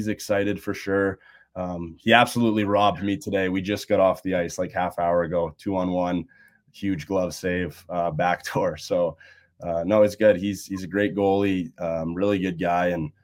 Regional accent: St. Albert, Alberta, Canada; I grew up in St. Albert

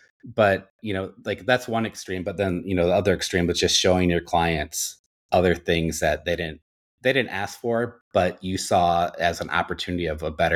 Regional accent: Minnesota, United States; You know, growing up in Minnesota, we had like fire drills.

